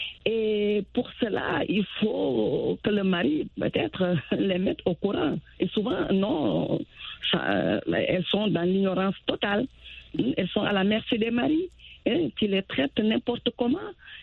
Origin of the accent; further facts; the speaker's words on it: Senegal; also born or lived in Italy; Ben, je viens du Sénégal.